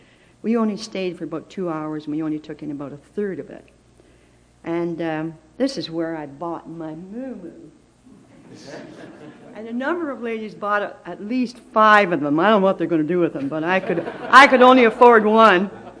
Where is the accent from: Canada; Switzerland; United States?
Canada; Now, I'm a Canadian.